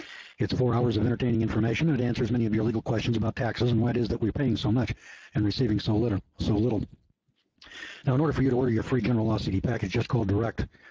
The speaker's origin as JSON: {"language": "English", "region": "Deep South", "country": "United States", "tie": "born or raised there", "said": "I grew up in the Deep South. For a long time, we were in denial about the truth of slavery."}